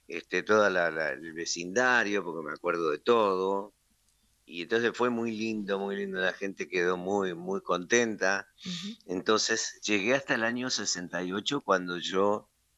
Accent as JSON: {"language": "Spanish", "town": "Don Bosco", "region": "Buenos Aires Province", "country": "Argentina", "tie": "born or raised there", "also_born_or_lived": "Capitán Sarmiento", "said": "diciembre hice, desde mi llegada al pueblo de mi infancia, que fue Don Bosco, cerca de Quilmes"}